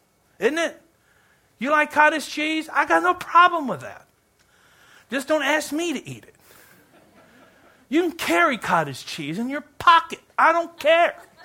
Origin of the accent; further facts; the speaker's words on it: Kentucky, United States; I'm not a big basketball guy, though I'm from Kentucky.